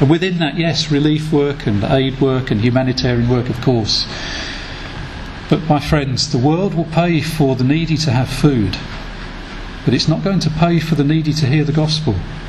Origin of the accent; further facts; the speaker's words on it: United Kingdom; one thing we had that a lot of European churches didn't have was money that we could help them with and provide resources for them. But one thing that a lot of these churches in Europe had that I thought us in Britain needed to learn from